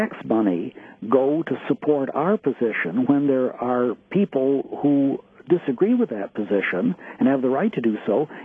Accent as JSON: {"language": "English", "country": "United States", "tie": "born or raised there", "said": "When I grew up in the United States, we had prayers in the public schools and Bible reading"}